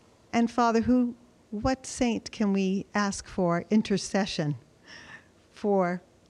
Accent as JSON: {"language": "English", "town": "Jamestown", "region": "Rhode Island", "country": "United States", "said": "I'm from Jamestown, Rhode Island."}